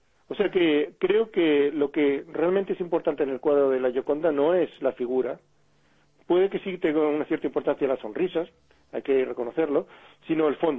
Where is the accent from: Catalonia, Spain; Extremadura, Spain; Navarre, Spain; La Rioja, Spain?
Catalonia, Spain; Sí, porque, a ver, yo soy del Baix Llobregat.